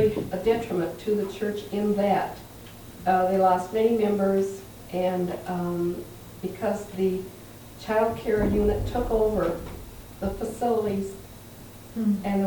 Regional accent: Minneapolis, Minnesota, United States; from Minneapolis

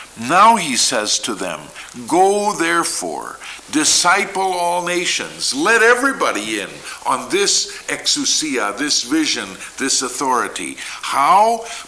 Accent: Yellow Medicine County, Minnesota, United States; Since I grew up in Yellow Medicine County, asking whether I knew where Sacred Heart was.

